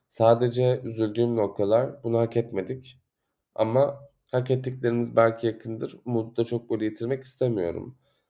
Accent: Istanbul, Turkey; Evet, İstanbul çok gri, İstanbul çok işte böyle beton, ağacı yok, yeşili yok ama ben burada doğdum.

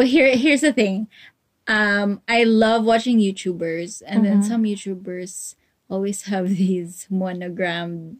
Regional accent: Mindanao, Philippines; I went to Manila for vacation, because we're from Mindanao.

